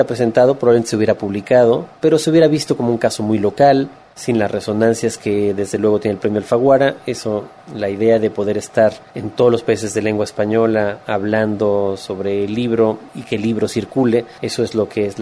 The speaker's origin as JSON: {"language": "Spanish", "country": "Mexico", "said": "en el caso de México, en mi país"}